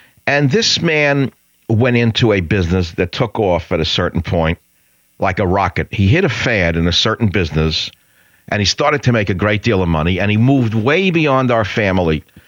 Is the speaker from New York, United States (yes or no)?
yes; New York City, New York, United States; moved away as an adult; also born or lived in Fiji; And then I left home. I moved away from New York City. I went and did my thing collecting plants, working for my graduate degrees. Thousands of miles away.